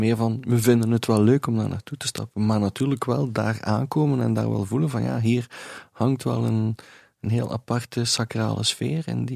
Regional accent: Beervelde, East Flanders, Belgium; het dorp waar ik opgegroeid ben, Beervelde, waar ik nog steeds woon, het ligt op ongeveer 10 kilometer van Oostakker.

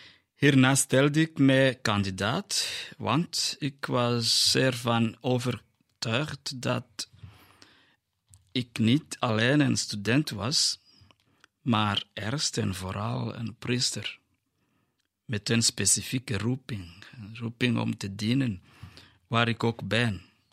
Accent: Rwanda; now in Belgium; Ja, ik ben afkomstig van Rwanda. En binnen 2 maanden vier ik 15 jaar priester.

